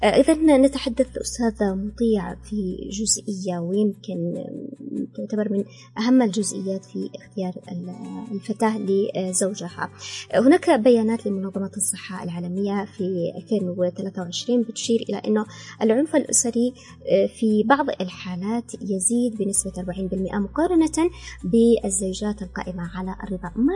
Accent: Yemen; نحن كمجتمع يمني نؤمن بها بشكل كبير جدا

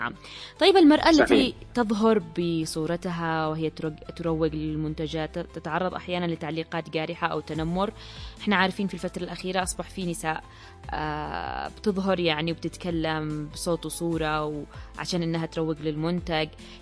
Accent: Yemen; عندنا باليمن

